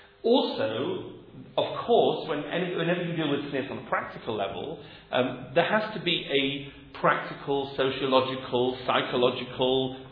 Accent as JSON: {"language": "English", "region": "England", "country": "United Kingdom", "said": "like I'm English, no one else is English here, right? So I grew up in a world which A, I'm male, B, I'm 46, C, I grew up in the 1970s."}